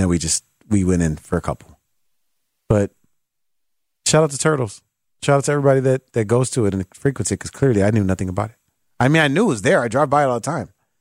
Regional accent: Chicago, Illinois, United States; I'm not from the South Side because you could tell it was most certainly a South Side thing. So you know, I felt like an outsider. The Northsider coming to that's a Sox fan

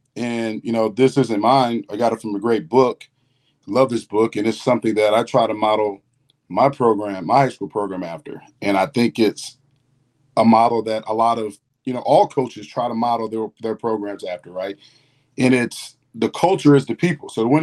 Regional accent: Florida, United States; Trust me, I'm from Florida, man.

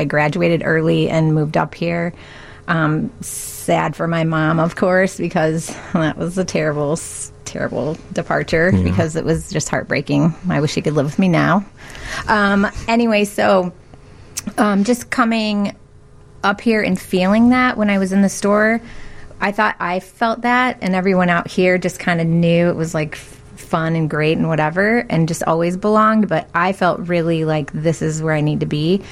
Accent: Topeka, Kansas, United States; I grew up primarily in Kansas City, or Kansas, I should say, a small town, Topeka, Kansas.

